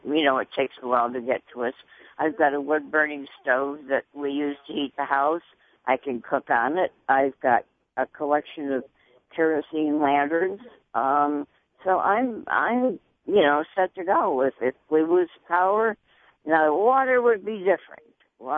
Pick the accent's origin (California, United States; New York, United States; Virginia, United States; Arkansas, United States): New York, United States; Buffalo; moved away; Well, you know, it's funny because I grew up in Buffalo, New York, and we used to get these god-awful lake storms that would come in.